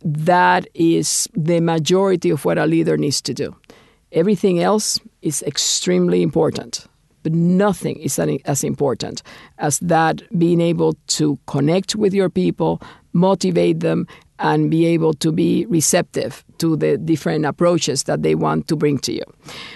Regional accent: Puerto Rico; moved away as an adult; also born or lived in Cuba; I was born in Cuba. My parents fled Castro's revolution in 1961. I was born in 58. So I was 3 years old, you know, when my parents left Cuba, and I was raised in Puerto Rico.

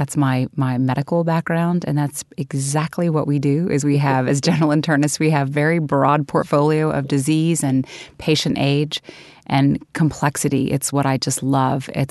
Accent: New Orleans, Louisiana, United States; And so there are communities in our country where, like my hometown of New Orleans, where depending on the zip code in which you live, your life expectancy varies by 25 years.

